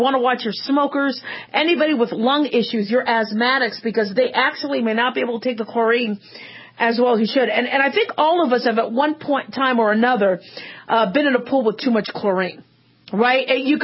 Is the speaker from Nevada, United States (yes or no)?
yes; Las Vegas, Nevada, United States; I'm from Las Vegas, I live out here